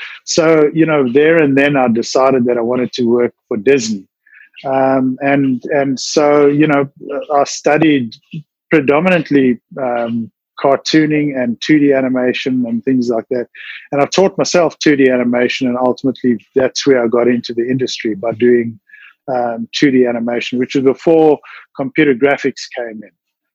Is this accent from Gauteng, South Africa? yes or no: yes; Johannesburg, Gauteng, South Africa; I grew up in Johannesburg went to usual schools like everybody else.